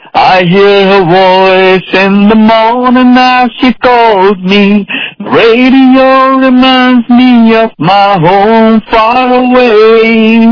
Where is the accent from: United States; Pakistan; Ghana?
Pakistan; Karachi, Sindh; also born or lived in Goa, India; But I was born and brought up in Karachi, Pakistan.